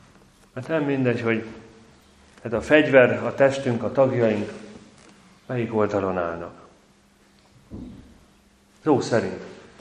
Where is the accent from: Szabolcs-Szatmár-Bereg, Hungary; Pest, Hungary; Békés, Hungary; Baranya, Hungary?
Baranya, Hungary; Pécs; hogy magam is pécsi vagyok